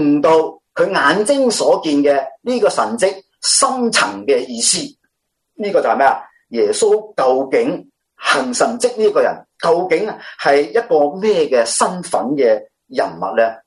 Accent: China; 我哋中国人响呢一个嘅明朝嘅明代里边咧，已经系编写咗系一本咧叫做系《增广贤文》

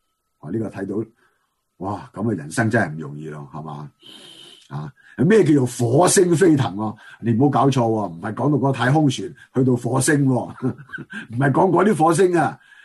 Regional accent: China; 即系我哋中国人比较谦厚啲嘅，同埋咧比较咧就即系点啊，内敛啲嘅吓

